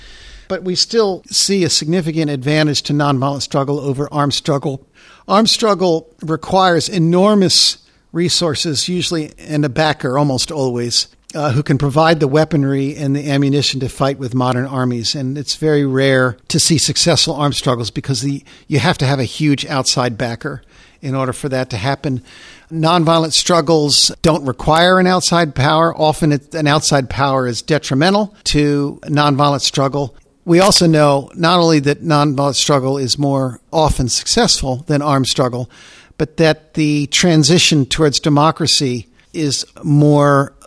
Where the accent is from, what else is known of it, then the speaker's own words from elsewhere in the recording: United States; it's very tricky for us as an international group and me as an American of European heritage to be telling people around the world what is right and wrong.